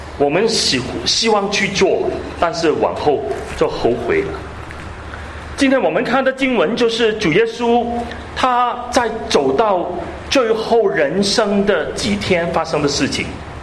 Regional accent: Hong Kong; 我们香港人有句话，有早知冇乞衣啊

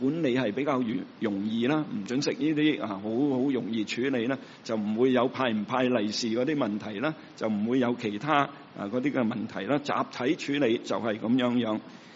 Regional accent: China; 一向我們中國人被批評一盤散沙，就是我們沒有組織，我們中國人沒有團結，沒有組織

